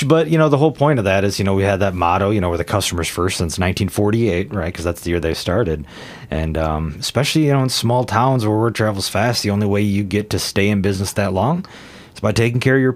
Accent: Prairie du Chien, Wisconsin, United States; I grew up in Prairie du Chien, you know, smaller town.

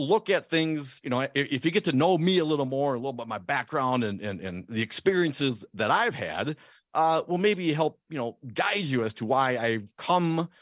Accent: Stevensville, Wisconsin, United States; So growing up in Stevensville, the school district was Hortonville, Wisconsin. The Hortonville Polar Bears.

